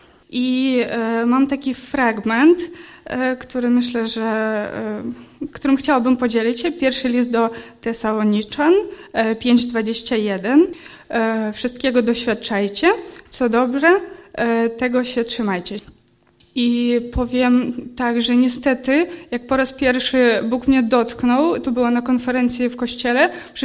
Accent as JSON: {"language": "Polish", "country": "Ukraine", "second_language": "Polish", "said": "To nowe słowo, bo jestem z Ukrainy i dla mnie to takie inne słowa."}